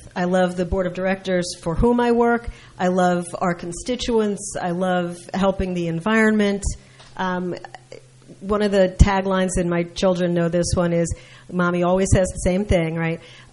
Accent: Bedminster, New Jersey, United States; I'm born and raised in Bedminster, so I refer to myself as a townie. So I grew up in the rural, suburban Somerset Hills area.

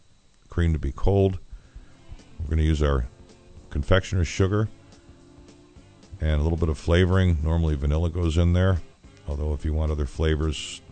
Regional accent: New York, United States; Of course, I'm from New York State. There are, you know, more varieties are available up there.

